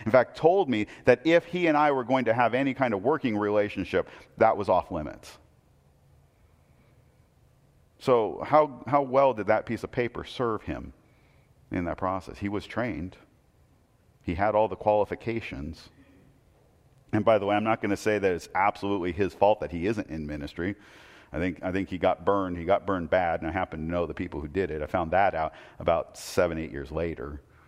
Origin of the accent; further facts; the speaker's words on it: Portland, United States; well, I grew up in Portland, and I was a long way from home in a very small town.